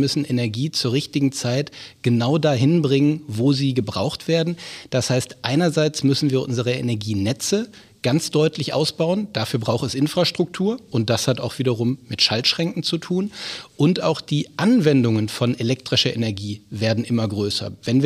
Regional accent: Aachen, North Rhine-Westphalia, Germany; bin also zum Studium nach Aachen zurückgekehrt

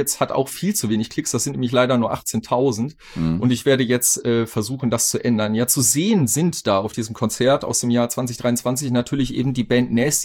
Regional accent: Minden, North Rhine-Westphalia, Germany; wir hatten damals eine ultra krass ja, also krass heftige und große Beatdown und Szene in meiner Heimatstadt in Minden.

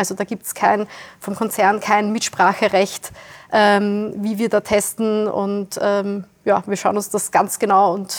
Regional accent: Wiener Neustadt, Lower Austria, Austria; Ich komme aus Wiener Neustadt, südlich von Wien.

